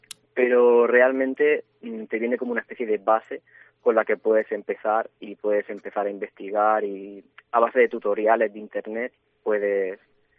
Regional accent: Bullas, Region of Murcia, Spain; Básicamente porque Bullas es mi pueblo natal, por eso se empieza en ese mismo pueblo.

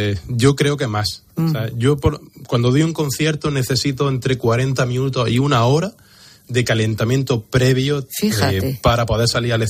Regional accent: Baza, Andalusia, Spain; hubo un momento que en Baza, en mi pueblo, ya no había banda. Entonces me tuve que desplazar a tocar a Granada.

